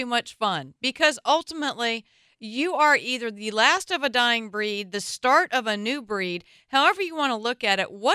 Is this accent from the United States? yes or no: no; southern France, France; English is a second language; that my English is not exactly my first language, being from the South.